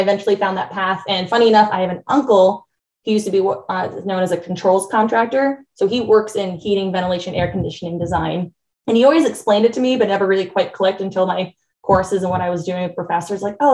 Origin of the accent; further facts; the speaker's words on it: Portland, Oregon, United States; also born or lived in San Francisco; And then I'm from Portland, Oregon. So I moved back 7 years ago and had a great run